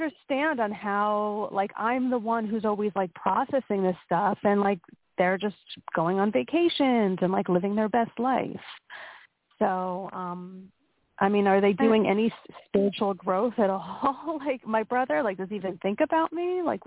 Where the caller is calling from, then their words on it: Pennsylvania, United States; Hi, this is … from Pennsylvania.